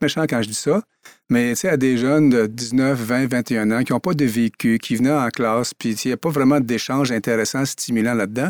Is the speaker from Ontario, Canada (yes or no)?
yes; Ontario, Canada; Moi, je suis natif de l'Ontario